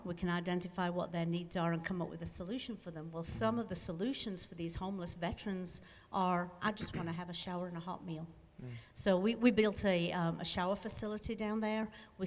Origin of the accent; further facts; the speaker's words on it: United Kingdom; and this sounds cruel and hard, and I'm sorry, I'm just British that way